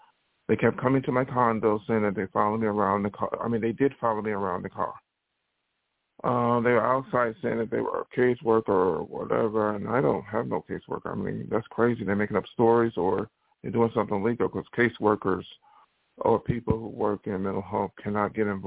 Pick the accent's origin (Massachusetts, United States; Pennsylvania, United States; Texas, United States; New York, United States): New York, United States; Buffalo; I don't know nobody from Buffalo. That's my hometown.